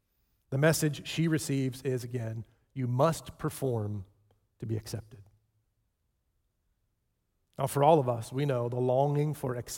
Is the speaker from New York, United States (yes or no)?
no; Ohio, United States; Gosh, don't they know I'm from Ohio?